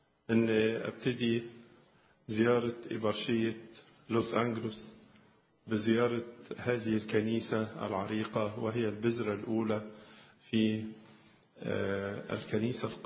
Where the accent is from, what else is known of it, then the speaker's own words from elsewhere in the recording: Egypt; بلادنا مصر